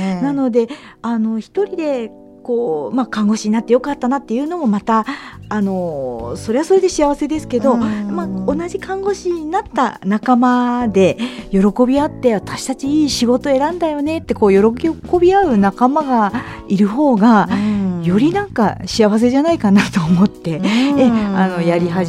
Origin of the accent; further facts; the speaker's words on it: Osaka, Japan; moved away as an adult; now in Aichi, Japan; あともう一つは私も出身が大阪で、結婚して初めて愛知県に来たんですけども